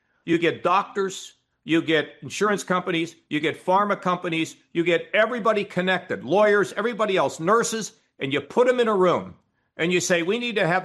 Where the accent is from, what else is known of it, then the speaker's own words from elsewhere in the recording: United States; Stephen, I'm an American.